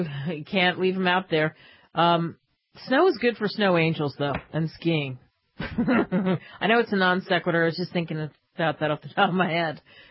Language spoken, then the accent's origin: English; New Jersey, United States; So like I said, in my hometown in South Jersey and Philly, they did close the schools.